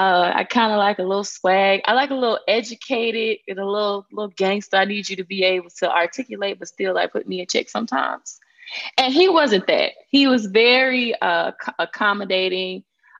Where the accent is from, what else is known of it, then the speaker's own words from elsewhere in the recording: Montgomery, Alabama, United States; I'm from Montgomery, Alabama. But I have since ventured off and joined the world's greatest Air Force.